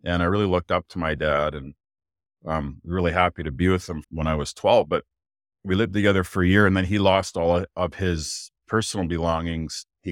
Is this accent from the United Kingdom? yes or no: no; Canada; from Canada, and I guess I'm an alcoholic.